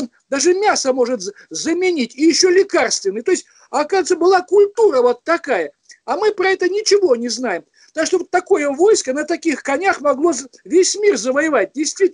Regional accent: Kemerovo Oblast, Russia; Кемеровскую область, вот я там вырос в Кемеровской области

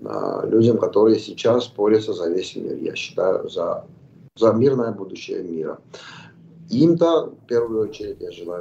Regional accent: Georgia; now in Ukraine; Но в Грузии у нас свои сложности.

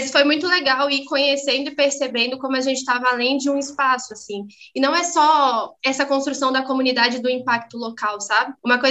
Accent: São Paulo, Brazil; now in Minas Gerais, Brazil; E aqui em Minas, eu sou paulista

